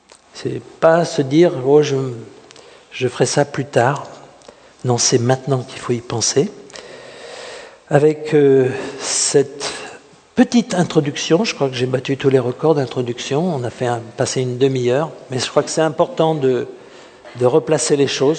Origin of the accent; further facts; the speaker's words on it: France; accent: French; J'aurais peu à peu perdu mon accent français